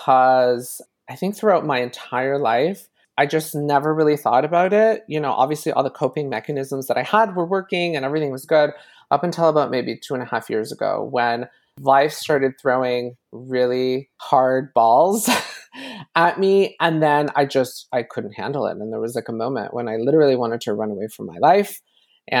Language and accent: English; Mexico City, Mexico; also born or lived in Chicago, United States; now in Canada; I was born in Mexico City. Both my parents are Mexican. I grew up between Canada and Mexico. I recently moved back to Canada, actually. I was living in Chicago for about 6 years. And so now I split my time between Montreal and Matane, here in the province of Quebec.